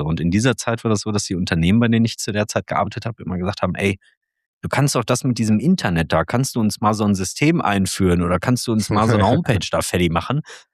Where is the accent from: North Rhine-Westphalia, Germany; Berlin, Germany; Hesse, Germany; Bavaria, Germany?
North Rhine-Westphalia, Germany; Duisburg; geboren und aufgewachsen in Duisburg. Wobei das Aufgewachsen würde ich gerne erweitern zum Ruhrgebiet tatsächlich, weil sich mein Leben immer schon entlang der A40 oder der S-Bahn-Linie S1 abgespielt hat. Also einmal irgendwo zwischen Duisburg und Dortmund